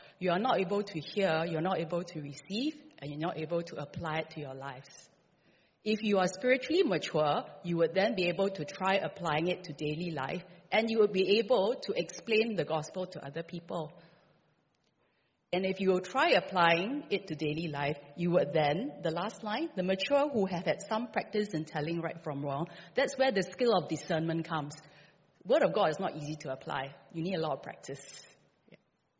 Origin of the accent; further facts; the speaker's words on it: Bukit Timah, Singapore; I grew up in Bukit Timah, various stages, Newton, up and down.